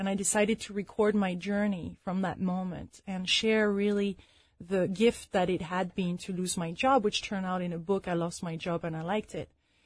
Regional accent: France; English is a second language; now in London, United Kingdom; In 2009, actually, I decided to move back to London. I'm originally from France.

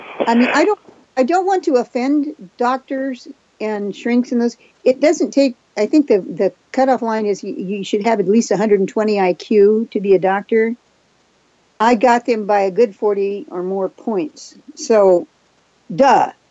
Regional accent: Japan; first language Japanese; English is a second language; I was raised in Japan. And Japanese people talk a mile a minute. That was my first language, was Japanese.

